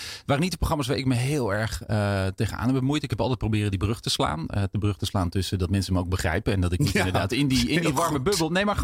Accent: Huizen, North Holland, Netherlands; Ik kwam echt uit de Huizen. Dat is hier om de hoek. Mm. En dat is een gemeenschap, heel warm nest. Heel christelijk opgevoed.

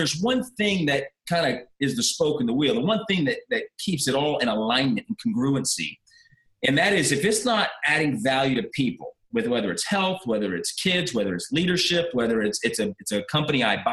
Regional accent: Dallas, Texas, United States; Yeah, so I grew up in Dallas, Texas. Mom raised me and my little brother.

